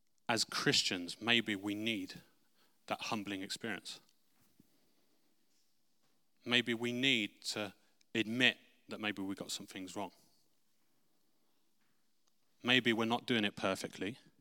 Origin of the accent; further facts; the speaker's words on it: United Kingdom; We, as British people, can stand on the word of God and apply it to our lives and our nation.